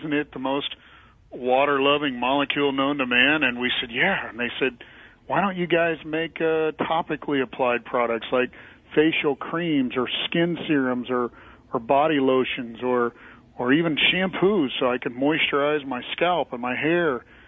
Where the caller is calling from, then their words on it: Kansas City, Missouri, United States; I'm calling from Kansas City, Missouri.